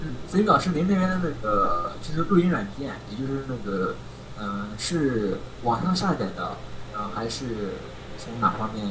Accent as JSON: {"language": "Chinese", "country": "China", "said": "我们大陆这边有时候讲话的这种表达方式，和你大马那边有点出入，"}